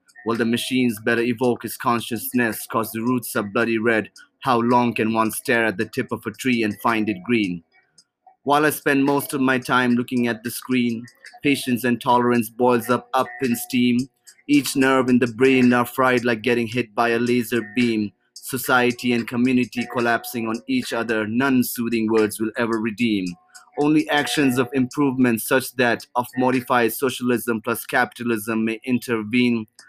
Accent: Nepal; I'm from Nepal.

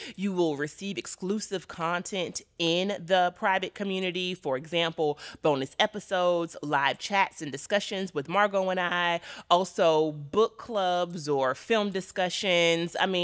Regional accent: Florida, United States; I'm from Florida. I feel like South Florida is a completely different, like, part of the state.

